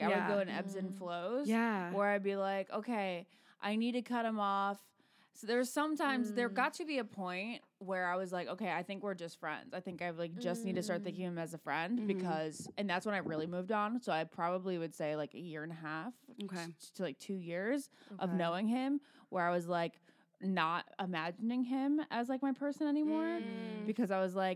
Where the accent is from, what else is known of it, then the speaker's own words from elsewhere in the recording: Virginia, United States; So my sister and I, when we, you know, growing up in Virginia